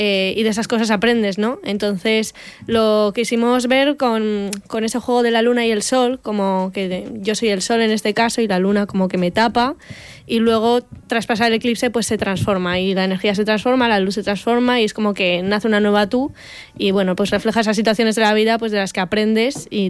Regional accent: La Rioja, Spain; also born or lived in Bilbao; Yo soy de La Rioja.

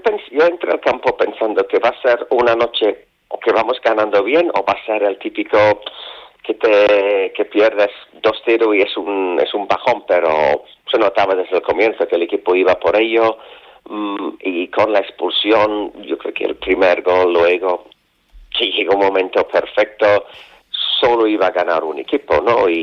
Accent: England, United Kingdom; Spanish is a second language; porque soy inglés y llevo una chaqueta verde.

